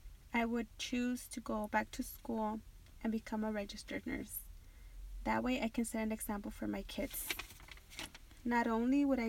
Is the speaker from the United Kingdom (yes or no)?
no; Northridge, California, United States; I grew up in Northridge, California. My parents and I lived in a one-bedroom apartment.